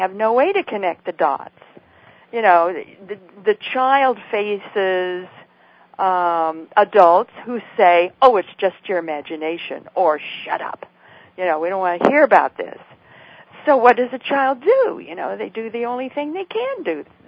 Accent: Idaho, United States; My former husband was a crop duster, and I'm from Idaho. And in Idaho, the bees are protected by law.

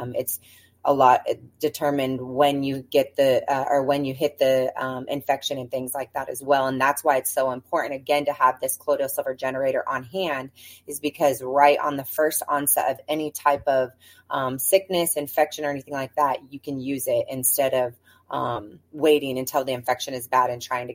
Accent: Salt Lake City, Utah, United States; I grew up in Salt Lake City, Utah, so I'm not foreign to the snow

